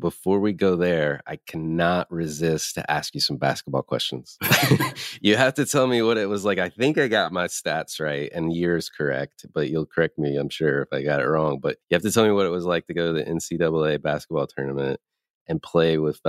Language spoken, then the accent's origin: English; North Carolina, United States; So I grew up in North Carolina, went to both the NC State and UNC